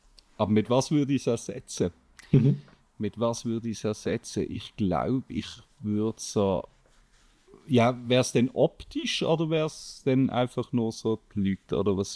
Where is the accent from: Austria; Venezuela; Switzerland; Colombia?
Switzerland; Basel, Basel-Stadt; als Basler